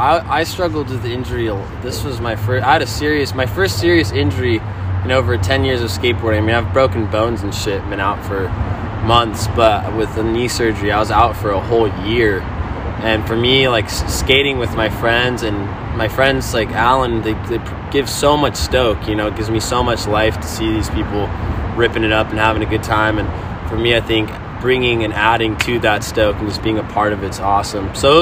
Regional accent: Portola Valley, California, United States; I grew up as a kid in Portola Valley, but I spent a lot of time in Redwood City. I went to high school in Redwood City, and then I moved there.

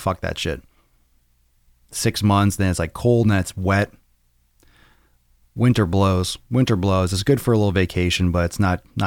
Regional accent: Massachusetts, United States; Just left Orlando with my kids. I'm from Massachusetts.

